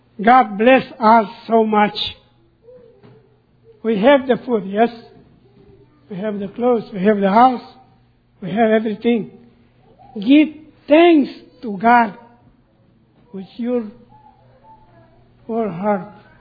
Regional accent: Romania; English is a second language; I am from Romania.

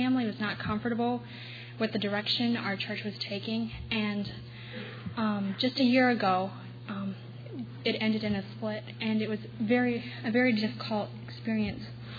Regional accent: Lewisburg, Pennsylvania, United States; I'm from Lewisburg, Pennsylvania

